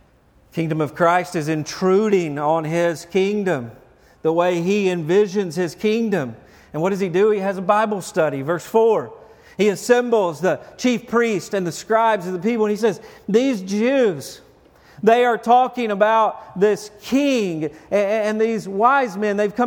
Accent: Lewisburg, Tennessee, United States; I'm from Lewisburg, Tennessee. It's more podunk than Berea.

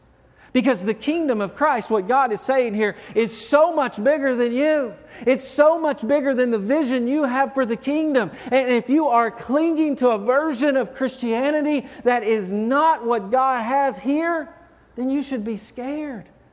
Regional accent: Lewisburg, Tennessee, United States; I'm from Lewisburg, Tennessee. It's more podunk than Berea.

